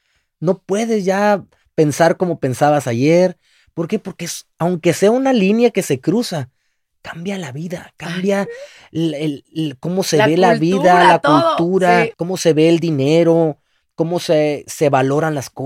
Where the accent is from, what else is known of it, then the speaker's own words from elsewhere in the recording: Hermosillo, Sonora, Mexico; now in United States; yo soy de Hermosillo, Sonora. Son como 150 millas de la frontera, la gente que no conozca.